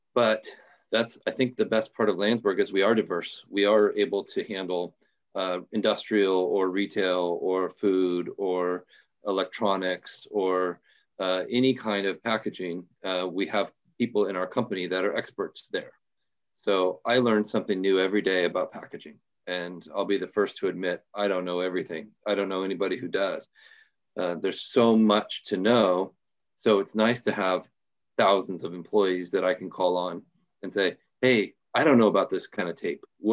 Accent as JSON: {"language": "English", "town": "Portland", "region": "Oregon", "country": "United States", "tie": "born or raised there", "said": "So I'm from Portland, Oregon, the great Northwest, and born and raised here and just absolutely love it."}